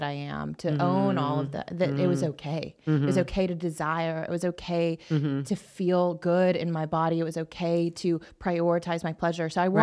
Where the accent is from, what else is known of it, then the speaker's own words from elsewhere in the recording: Bible Belt, United States; I grew up in the Bible Belt.